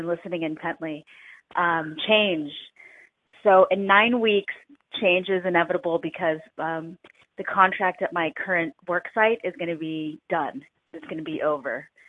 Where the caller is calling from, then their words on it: Brooklyn, New York, United States; I'm calling from Brooklyn, New York.